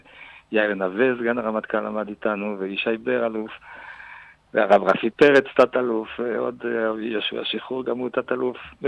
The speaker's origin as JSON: {"language": "Hebrew", "country": "Uruguay", "tie": "born or raised there", "also_born_or_lived": "Argentina", "moved": "yes", "lives_now": "Israel", "said": "אני יליד אורוגוואי. זה לא רק ביוגרפיה, זה חשוב כי זו תרבות בעצם."}